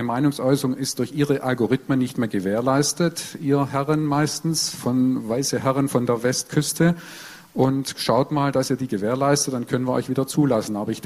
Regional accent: Baden-Württemberg, Germany; now in Berlin, Germany; als Schwabe in Berlin

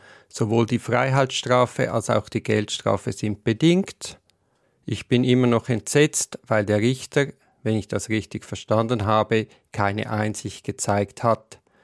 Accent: Switzerland; Noch einmal, als Frau, als Schweizerin und als Juristin bin ich mit dem Ergebnis nicht zufrieden.

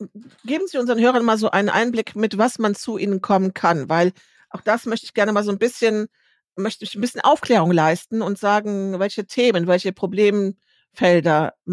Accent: Rhineland, Germany; now in Ostfriesland, Germany; als ich nach Ostfriesland gezogen bin und habe gesehen, wie groß das Angebot also bei uns im Rheinland gibt es evangelisch-katholisch

